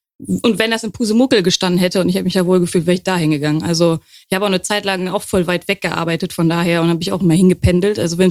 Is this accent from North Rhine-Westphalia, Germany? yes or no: yes; Dortmund, North Rhine-Westphalia, Germany; Ja, ich komme aus Dortmund, arbeite in Lünen